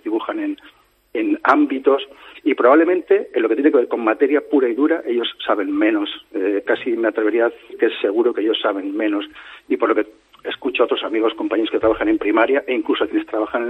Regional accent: Arnedo, La Rioja, Spain; Yo trabajé siempre en Navarra. Soy riojano, de Arnedo, pero he trabajado siempre en institutos navarros.

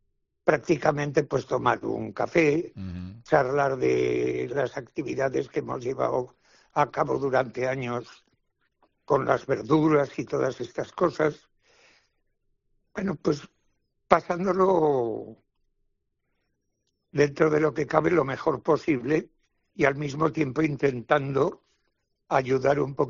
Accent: San Sebastián, Basque Country, Spain; born there; now in Tudela, Spain; nací en San Sebastián, sí.

